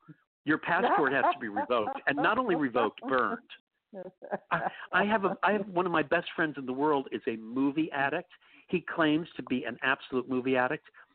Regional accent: New York City, New York, United States; It's as weird to me as being a New Yorker and never having gone to the Empire State Building, the World Trade Center, the Statue of Liberty, or the Metropolitan Museum.

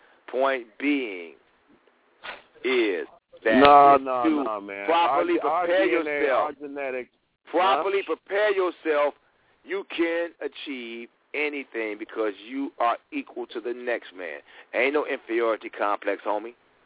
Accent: Chicago, Illinois, United States; I'm from Chicago, and I go here, meeting the average guy from Ohio. I figured they was more culturally diverse than me, coming from Chicago, which is very segregated.

